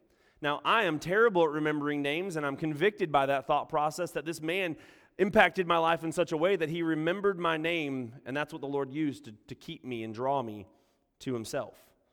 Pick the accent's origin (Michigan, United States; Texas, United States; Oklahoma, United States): Michigan, United States; Flint; it takes me back quite a few years to my hometown of Flint, Michigan